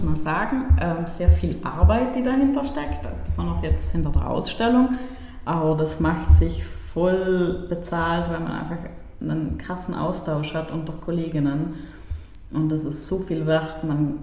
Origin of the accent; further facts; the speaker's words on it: Italy; Ich komme ja auch aus Italien